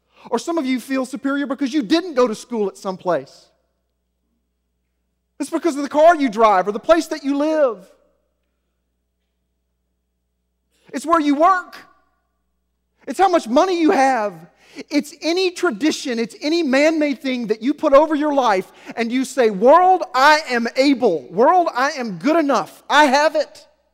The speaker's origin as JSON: {"language": "English", "region": "the South", "country": "United States", "said": "I'm proud to be a Southerner. I don't think anyone's ever lived above Arkansas in my family."}